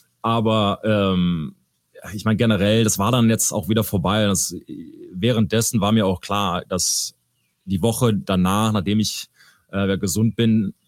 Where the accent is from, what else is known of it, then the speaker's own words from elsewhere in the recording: Neuss, North Rhine-Westphalia, Germany; also born or lived in Düsseldorf; Ich bin in Düsseldorf geboren, bin aber relativ schnell, damals bei Neuss in Nordrhein-Westfalen, umgezogen mit meiner Familie, also meine beiden Eltern und habe eine ältere Schwester, Stephanie, und haben da lang gelebt und sind dann nach Karst umgezogen, also nicht weit von North weg.